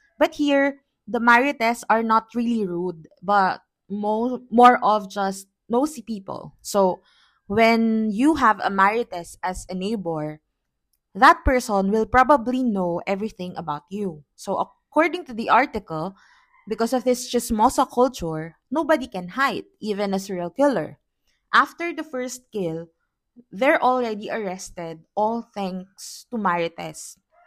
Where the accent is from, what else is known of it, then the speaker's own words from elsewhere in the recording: Philippines; And since I'm from the Philippines, might as well start this podcast with a case from my very own country.